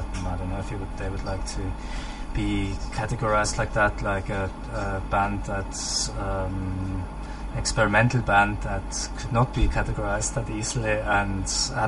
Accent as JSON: {"language": "English", "town": "Basel", "region": "Basel-Stadt", "country": "Switzerland", "tie": "born or raised there", "second_language": "English", "said": "I grew up in Switzerland, in Basel"}